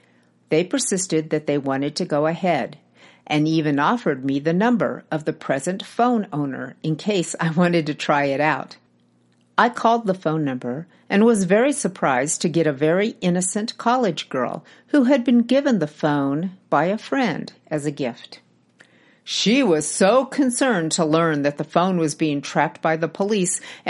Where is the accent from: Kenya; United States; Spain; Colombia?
Kenya; As a Kenyan who has fallen victim to pickpocketing before, I did not put my hopes up.